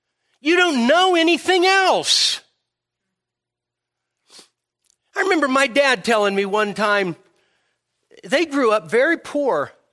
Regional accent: California, United States; I grew up in the Sacramento Valley. I didn't even know it was hot there. I just grew up there, you know? Play wiffle ball all day in 105 degree weather, you know?

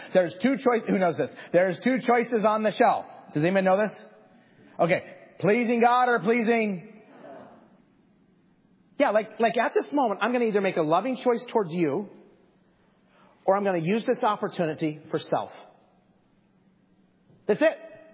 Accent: Twin Falls, Idaho, United States; Well, I grew up in Twin Falls, Idaho. We had a Volkswagen Bug. We'd drive to Boise, Idaho.

